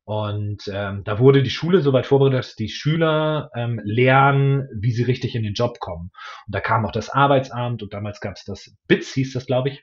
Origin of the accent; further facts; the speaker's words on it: Bremen, Germany; now in Hamburg, Germany; Ich bin ziemlich norddeutscher Typ, also ich bin Hanseat, ich komme ursprünglich aus Bremen. Vom Herzen her bin ich mittlerweile Hamburger